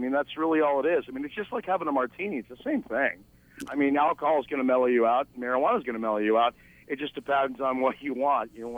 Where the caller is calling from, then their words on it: Massachusetts, United States; I'm calling from Western Mass.